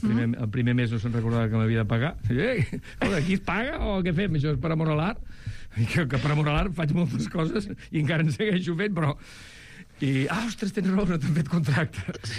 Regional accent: Vila-seca, Catalonia, Spain

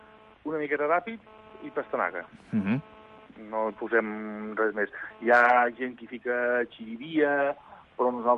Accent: Catalonia, Spain; ara fa un 6 estem al Vallès Oriental, perquè aquí, a part de que som ja del Vallès

